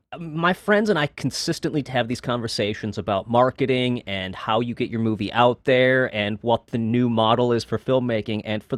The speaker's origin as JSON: {"language": "English", "town": "Minneapolis", "region": "Minnesota", "country": "United States", "said": "I'm a filmmaker from Minneapolis, Minnesota."}